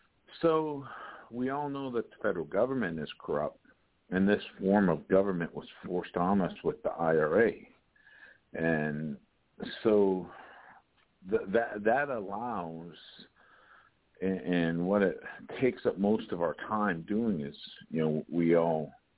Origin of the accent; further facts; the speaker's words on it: Cheyenne River, South Dakota, United States; now in Boston, United States; I'm out here in Boston, Massachusetts. I'm from Cheyenne River.